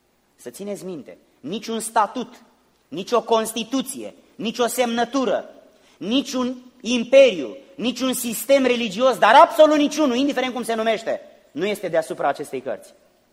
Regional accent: Romania; now in United States; Noi suntem români și avem cultura noastră din România.

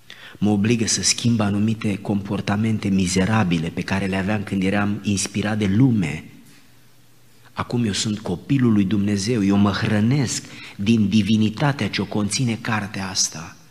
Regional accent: Romania; Chiar dacă suntem români

